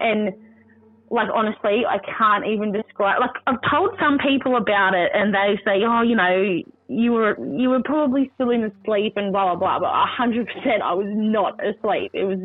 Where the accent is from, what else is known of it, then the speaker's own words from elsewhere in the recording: New South Wales, Australia; now in Central Coast, Australia; I'm from Warramai Country, which is Gloucester, Foster, Nelson Bay area. I've been brought up there all my life. And when I was growing up, I moved away.